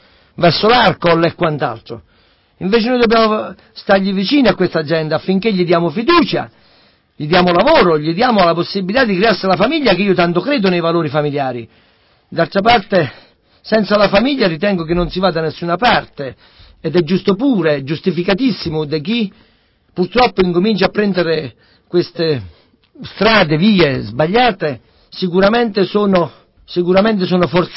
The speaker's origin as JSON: {"language": "Italian", "town": "Paternopoli", "region": "Campania", "country": "Italy", "said": "nel mio paese, cito il mio paese perché parlo del mio paese, che è Paternopoli"}